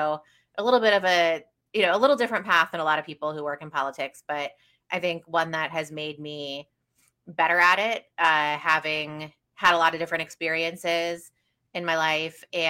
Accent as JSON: {"language": "English", "region": "Florida", "country": "United States", "tie": "born or raised there", "also_born_or_lived": "Wisconsin", "moved": "as an adult", "said": "I worked in local government in the city I grew up in Florida. I decided I wanted to be a lawyer, moved to Wisconsin to go to UW"}